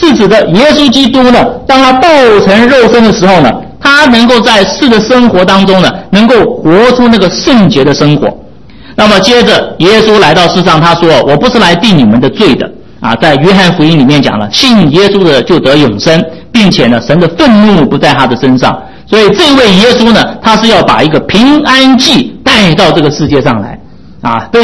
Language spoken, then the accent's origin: Chinese; China; 好像我们中国人讲的这些啊偶像的名称是一样的。